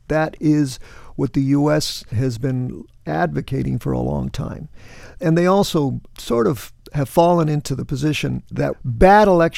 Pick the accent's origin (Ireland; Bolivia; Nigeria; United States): Bolivia; I'm originally from Bolivia, as you know.